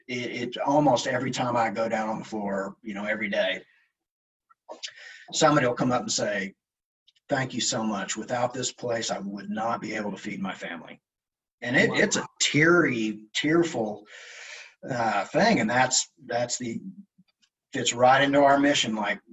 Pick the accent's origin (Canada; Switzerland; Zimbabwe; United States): United States; Arlington; I grew up a lot in Arlington. I went to junior high and high school here. So I knew this location. I was like, well, I'm from Arlington. My parents still live there.